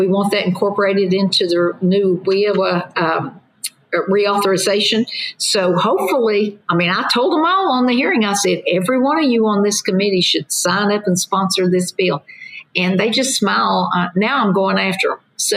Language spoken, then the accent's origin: English; Tennessee, United States; I'm from East Tennessee. The Great Smoky Mountains, the Appalachian Trail runs right behind my farm, as a matter of fact.